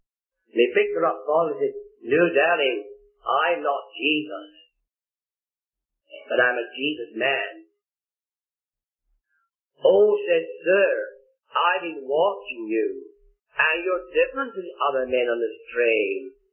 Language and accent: English; Scotland, United Kingdom; Even though I'm a Scotsman.